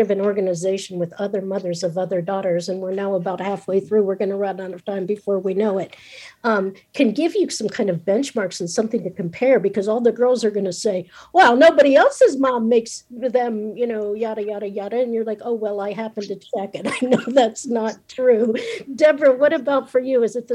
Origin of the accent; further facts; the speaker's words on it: United States; But I think especially growing up in America as a girl of color, it is no easy thing.